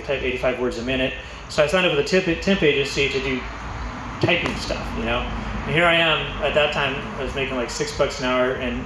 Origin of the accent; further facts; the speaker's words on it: California, United States; moved away as an adult; now in San Diego, United States; So at 19... that's when I moved to San Diego. My mom had moved to San Diego, so I came from Orange County kind of area, moved to San Diego with her for a while